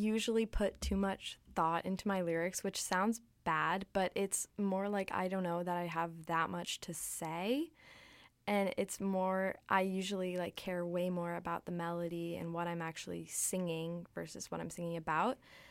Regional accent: California, United States; I'm from California, originally.

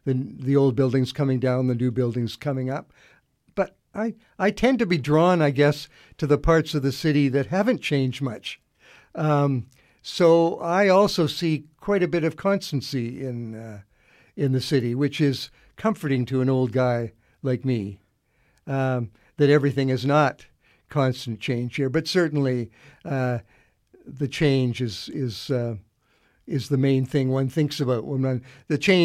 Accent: Vancouver, British Columbia, Canada; born there; also born or lived in Ottawa; I was born here on the West Side, left for several years, but came back and have lived here now for 30 years or so. And it's my community.

